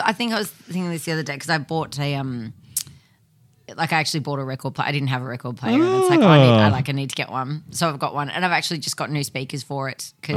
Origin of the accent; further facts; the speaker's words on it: Moorabbin, Victoria, Australia; also born or lived in Preston; No, I was born in Preston, but yeah, we moved out to Moorabbin, when I was about four. So, and then I've been there the whole time.